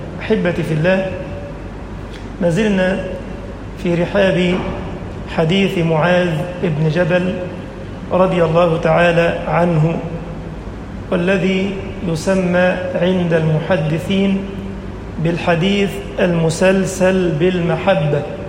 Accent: Egypt; اللهم اجعل بلدنا مصر أمنا أمانا

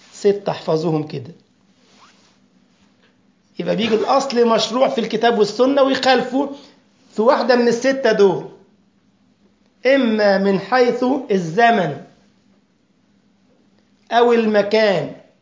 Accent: Egypt; ده طلع واحد مجنون اخر في عندنا في مصر يقول لك ويجوز الأضحية بالدجاج.

